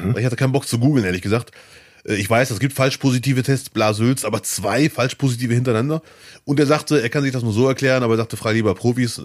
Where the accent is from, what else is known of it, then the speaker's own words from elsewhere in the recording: Germany; born there; Ich würde mich auch vor Deutschland freuen, ich bin ja hier geboren. Ich bin German-Moroccan oder Moroccan-German.